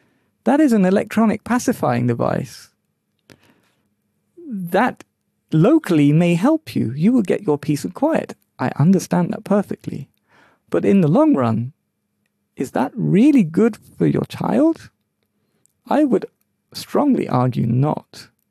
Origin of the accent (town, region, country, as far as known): London, United Kingdom; born or raised there